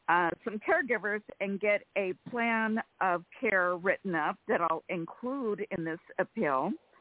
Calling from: California, United States; from California.

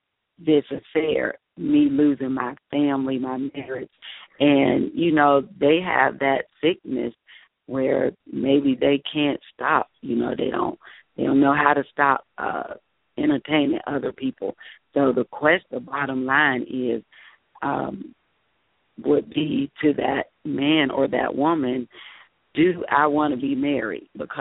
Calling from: College Park, Georgia, United States; I was I'm calling from College Park, Georgia

